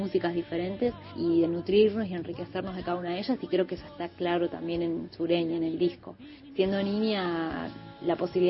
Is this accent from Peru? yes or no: no; San Carlos de Bariloche, Río Negro, Argentina; Mi infancia transcurrió aquí en Bariloche.